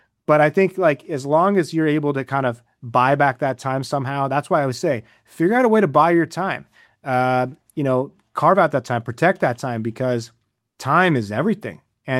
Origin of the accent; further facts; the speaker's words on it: Nebraska, United States; I mean, I'm from Nebraska, so I feel like I was opening presents on Christmas for the Chiefs, you know.